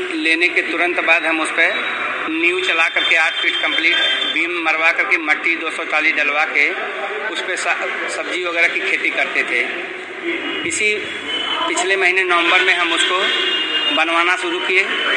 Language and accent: Hindi; Ramnagar Chaukdiya, Uttar Pradesh, India; हम रामनगर चौकड़िया तहसील कंपियरगंज थाना कंपियरगंज जिला गोरखपुर के रहने वाले हैं।